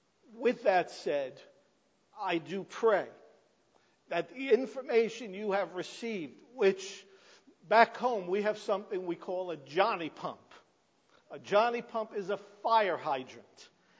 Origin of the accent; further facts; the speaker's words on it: New York City, New York, United States; I come from South Brooklyn in New York City. And I went to sleep with that wonderful Brooklyn echo.